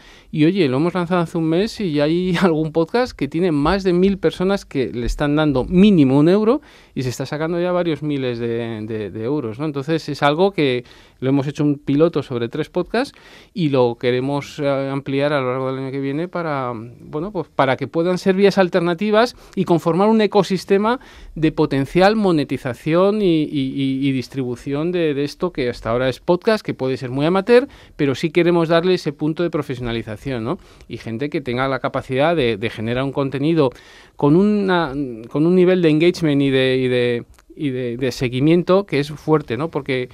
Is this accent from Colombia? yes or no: no; Madrid, Community of Madrid, Spain; moved away as an adult; now in Sant Cugat del Vallès, Spain; Yo soy originario de Madrid, pero llevo viviendo en San Cugat desde el 2004